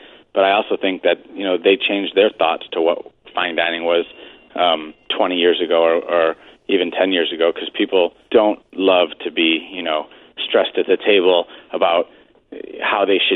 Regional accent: Cleveland, Ohio, United States; also born or lived in New York / Europe; I'm from Cleveland originally, and, you know, living in New York for a bit, in Europe for a bit, I just wanted to be somewhere semi-close to home

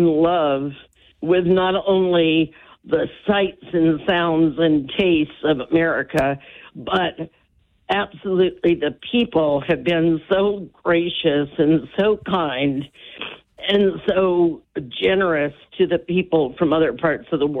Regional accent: United States; But I'm an American.

